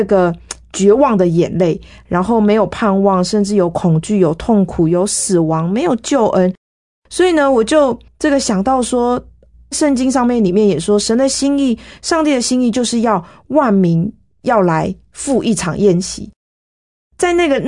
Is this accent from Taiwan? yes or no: yes; Taiwan